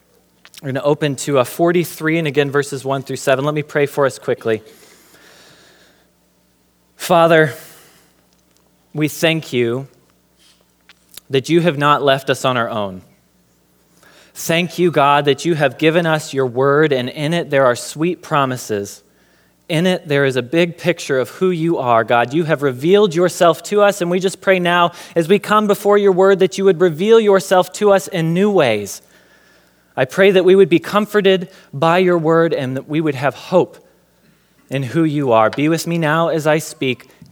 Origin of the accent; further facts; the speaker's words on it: Indiana, United States; I'm originally from Indiana.